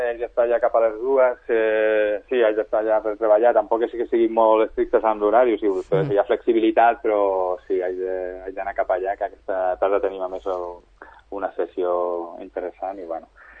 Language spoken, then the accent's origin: Catalan; Sabadell, Catalonia, Spain; now in Madrid, Spain; sóc de Sabadell de tota la vida, tinc molta vinculació amb la ciutat